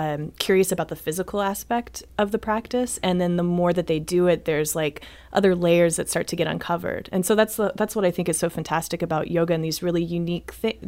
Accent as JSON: {"language": "English", "town": "Denver", "region": "Colorado", "country": "United States", "lives_now": "St. Louis, United States", "said": "I am from Denver, Colorado."}